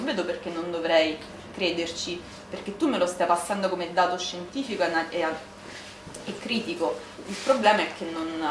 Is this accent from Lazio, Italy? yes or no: yes; Rome, Lazio, Italy; Io vengo da Roma, a Roma non arrivano tantissimo